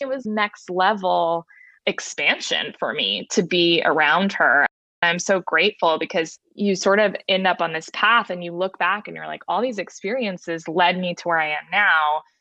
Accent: New Jersey, United States; also born or lived in Texas; I was born in Texas and lived in Texas until I was about 10. My mom moved my brother. I have a twin brother and I to New Jersey.

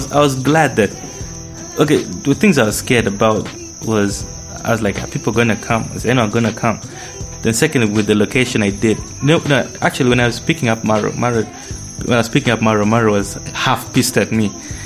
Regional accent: Jinja, Eastern Region, Uganda; I'm from Jinja, I can rap and I make nice beats.

